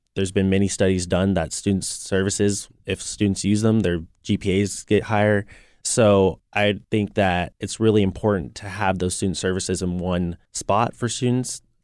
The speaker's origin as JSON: {"language": "English", "town": "Clovis", "region": "California", "country": "United States", "said": "I'm a senior here at Fresno State. I'm from Clovis, California."}